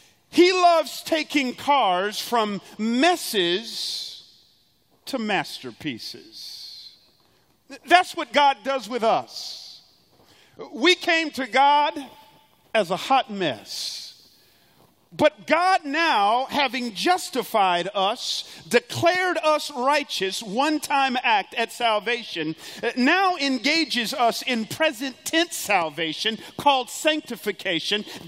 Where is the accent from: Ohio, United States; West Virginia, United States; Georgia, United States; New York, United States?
Georgia, United States; Atlanta; So I grew up in Atlanta, and one of my great hobbies that I enjoyed in the 80s was collecting baseball cards.